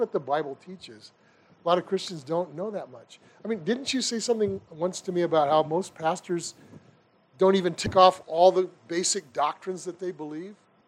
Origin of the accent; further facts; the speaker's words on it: United States; As an American, I don't like seeing people just flooding the country and taking over things. I don't like that as an American.